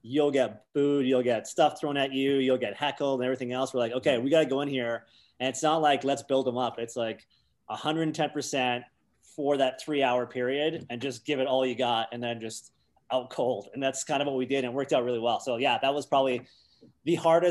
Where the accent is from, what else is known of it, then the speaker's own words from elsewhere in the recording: Canada; born there; English is a second language; I was born here, but I lived overseas like when I was young. So when we moved back, I couldn't speak English, and there's lots of stories about that.